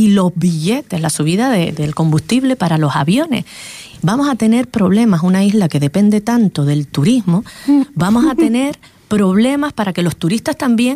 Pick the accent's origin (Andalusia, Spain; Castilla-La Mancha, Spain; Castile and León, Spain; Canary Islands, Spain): Canary Islands, Spain; nuestros derechos como canarios y canarias, que somos personas también de España, del país, formamos parte.